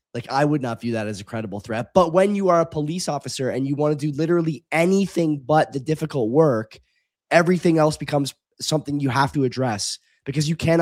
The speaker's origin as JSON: {"language": "English", "country": "Canada", "said": "I don't know what I'm supposed to take from this as a Canadian"}